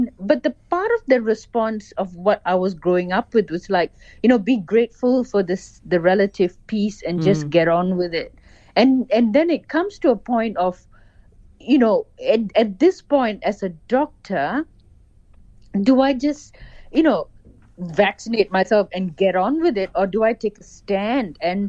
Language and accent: English; Malaysia; like I'm from Malaysia where I was chronically censored